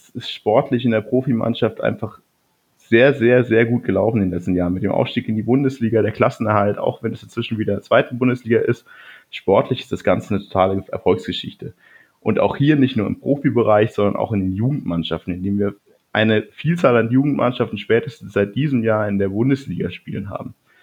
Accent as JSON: {"language": "German", "town": "Ingolstadt", "region": "Bavaria", "country": "Germany", "accent": "Standard German", "said": "ich komme aus Ingolstadt. Auch wenn man es nicht ganz so hört, aber mir wird immer auch vorgeworfen, dass ich recht Hochdeutsch rede, auch dafür, dass ich aus Ingolstadt komme."}